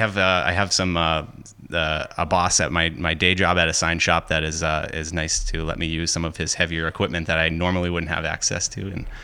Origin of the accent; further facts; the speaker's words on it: Hampton Falls, New Hampshire, United States; I'm from Hampton Falls, New Hampshire.